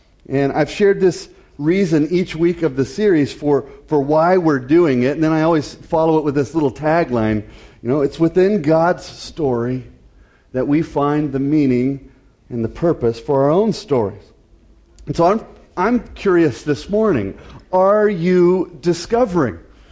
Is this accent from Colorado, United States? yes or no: yes; Denver, Colorado, United States; I'm from Denver.